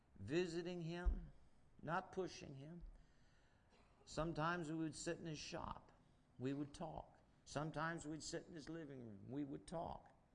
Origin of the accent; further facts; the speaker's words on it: Akron, Ohio, United States; I took my wife to see where I grew up in Akron, Ohio, on Britton Road, and I couldn't believe it.